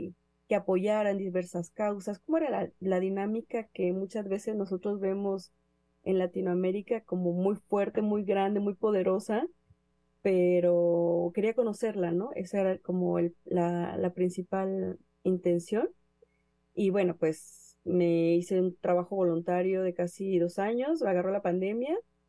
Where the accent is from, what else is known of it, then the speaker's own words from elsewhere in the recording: Mexico; Claro que sí. Bueno, yo soy mexicana